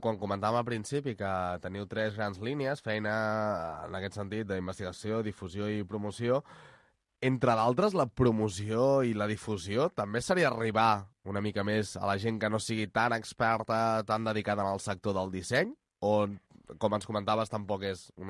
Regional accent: Barcelona, Catalonia, Spain; Jo sóc de Barcelona

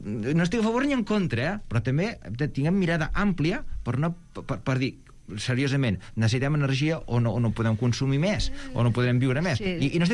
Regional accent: Catalonia, Spain; Jo soc del Berguedà.

